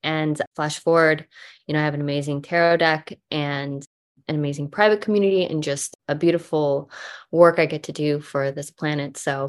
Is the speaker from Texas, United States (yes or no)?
yes; Texas, United States; And even through, I grew up in Texas where religion and football is everything.